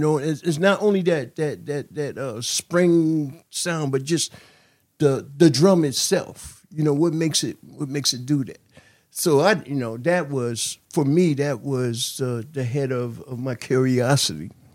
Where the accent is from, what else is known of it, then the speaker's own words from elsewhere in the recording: New Haven, Connecticut, United States; Well, I grew up in New Haven. I started out in grade school at County Scoop over on Olive Street over there.